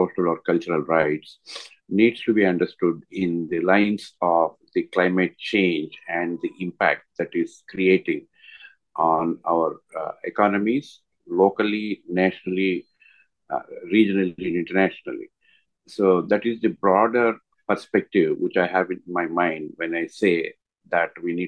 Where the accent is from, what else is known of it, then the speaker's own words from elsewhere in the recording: India; I'm from India, and I work with regenerative agriculture